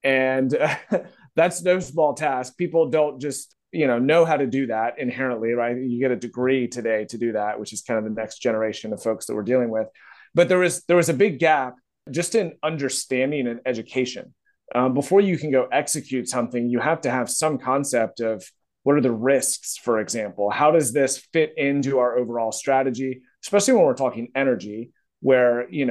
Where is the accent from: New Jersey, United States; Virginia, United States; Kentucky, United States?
Virginia, United States; I'm from Virginia, got my degree from Virginia Tech. So that's kind of part of the country I'm from.